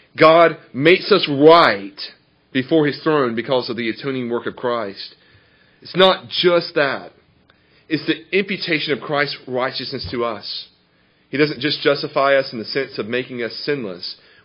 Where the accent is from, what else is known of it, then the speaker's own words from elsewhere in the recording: Georgia, United States; I grew up in Georgia, hence that incredible accent you're hearing.